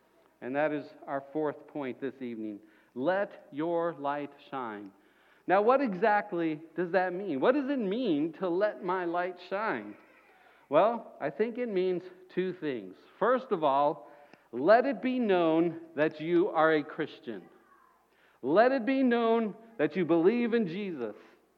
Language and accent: English; Florida, United States; So I grew up in Florida thinking no one lives in West Virginia. Well, here I am living in West Virginia in this little part of the world.